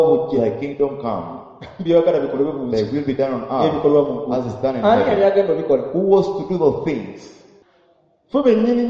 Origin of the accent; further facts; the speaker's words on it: Uganda; I'm from Uganda.